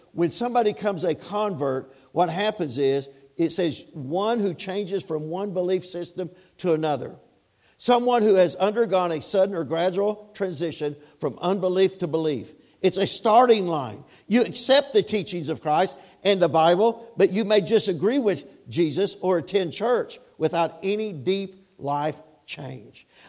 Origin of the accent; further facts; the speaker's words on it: Kentucky, United States; See, I'm from Kentucky. I won't do Kentucky because we ain't won nothing. I love Kentucky.